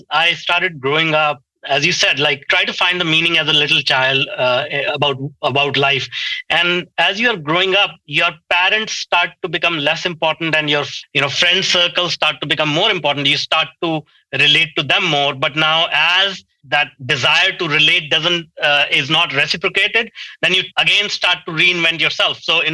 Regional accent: India; I grew up in India in a very small town, and it was a broken home.

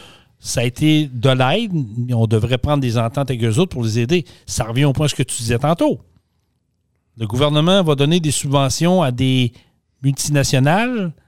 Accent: Vallée-Jonction, Quebec, Canada; Je vais prendre l'exemple de Vallée-Jonction parce que c'est mon patelin.

